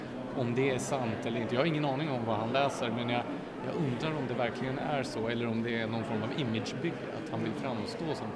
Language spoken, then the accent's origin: Swedish; Gävle, Gävleborg County, Sweden; gå till Länsmuseet i Gävle då, där jag växte upp och se utställningar.